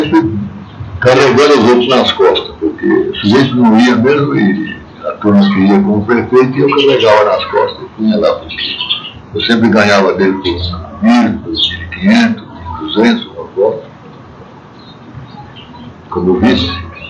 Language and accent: Portuguese; Santa Rita do Passa Quatro, São Paulo, Brazil; born there; Mas sou nascido aqui, na divisa de Vida de São Luís. São Paulo. Eu nasci em Santa Rita, no Passa Quatro.